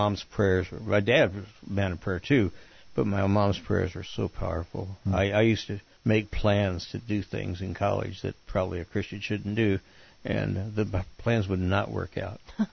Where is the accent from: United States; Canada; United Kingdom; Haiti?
United States; Springfield; Well, it's interesting you're in Springfield because that's my hometown.